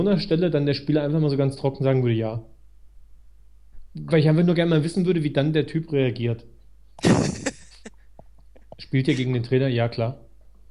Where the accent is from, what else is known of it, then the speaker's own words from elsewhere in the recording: Spain; Ja, das weiß man nur als Spanier.